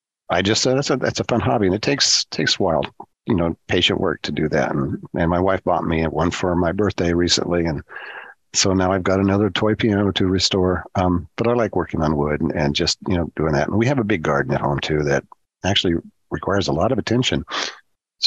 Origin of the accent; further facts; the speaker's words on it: Newport, Oregon, United States; You know, I grew up in Newport, and I miss the beach.